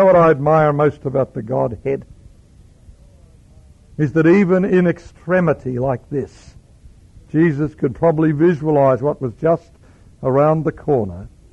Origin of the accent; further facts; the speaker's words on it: Australia; I said, no, I confess I'm not. I'm an Australian.